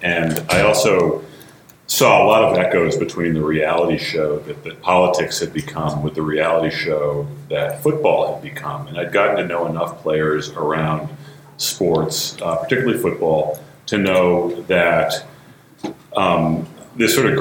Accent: New England, United States; I like the Patriots. I grew up watching them. I grew up in New England.

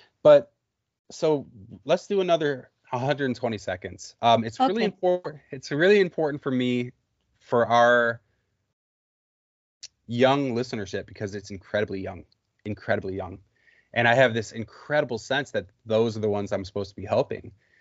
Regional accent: Detroit, Michigan, United States; And I grew up in Detroit.

